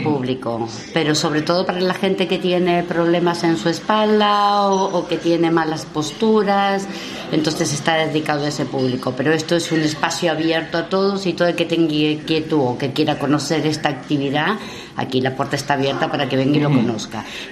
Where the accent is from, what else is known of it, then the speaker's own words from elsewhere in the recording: Buenos Aires, Argentina; moved away; Sí, bueno, yo soy de Buenos Aires y ya tenía trabajo allí